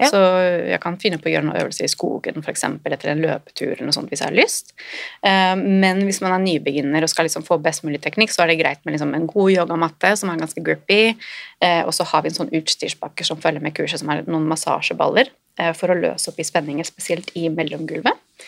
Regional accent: Spain; Jeg vokste opp i Spania, så det var noen spanske nettsider som jeg heldigvis kunne lese.

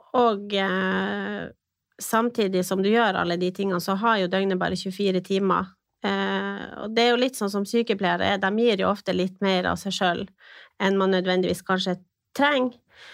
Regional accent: Finnsnes, Troms, Norway; now in Tromsø, Norway; jeg født og oppvokst på Finnsnes, bor nå i Tromsø, har dessverre blitt 33 år

